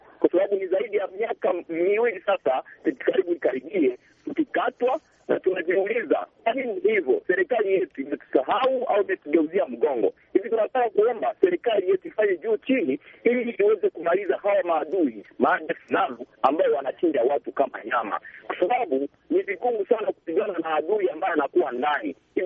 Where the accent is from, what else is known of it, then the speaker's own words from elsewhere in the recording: Beni, North Kivu, DR Congo; Mimi ni mkazi wa Beni tangu miaka zaidi hivi, nimezaliwa Beni, nimekaa Beni, masomo yangu yote nimeyasoma hapa Beni